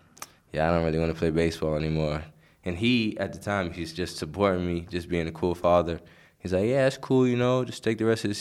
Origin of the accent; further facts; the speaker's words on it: Cincinnati, Ohio, United States; born there; I mean, growing up, I was always with my uncles because I was born in Cincinnati and they were always around.